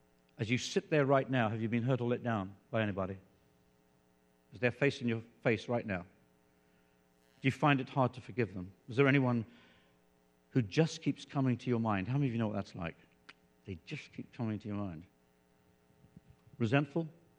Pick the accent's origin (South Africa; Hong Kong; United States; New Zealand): South Africa; born there; I was born in South Africa under the apartheid regime.